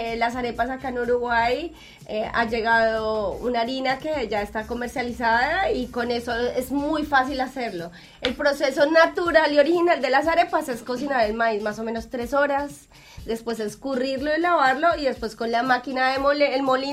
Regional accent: Colombia; moved away; also born or lived in Spain; Ah, yo salí de Colombia hace 17 años.

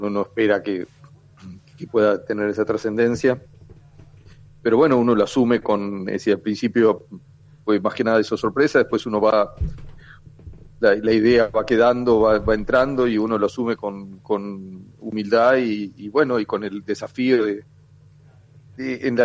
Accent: Uruguay; nosotros como uruguayos

